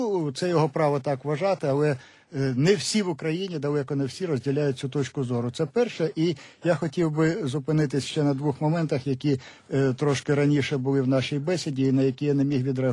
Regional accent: Zaporizhzhia, Zaporizhzhia Oblast, Ukraine; На цей момент я сам з Запоріжжя, я не відчуваю такого підвищення.

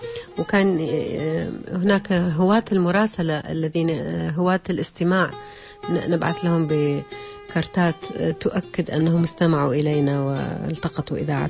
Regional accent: Iraq; also born or lived in Palestine; أنا جئت إلى العراق طفلة صغيرة وتربيت في العراق ونشأت في العراق، فدائما حين أسأل أقول أنا عراقية معرقة، والعراق هو الأم التي ربتني. قد تكون فلسطين هي الأم التي ولدتني، بس العراق هي الأم التي ربتني وعلمتني. تعلمت بالعراق وعملت بالعراق

